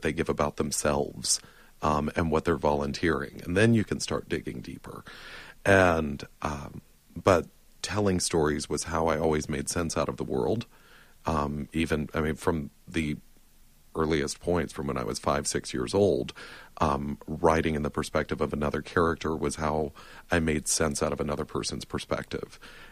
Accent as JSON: {"language": "English", "town": "Kosciusko", "region": "Mississippi", "country": "United States", "tie": "born or raised there", "lives_now": "Atlanta, United States", "said": "I grew up in Kosciuszko, Mississippi."}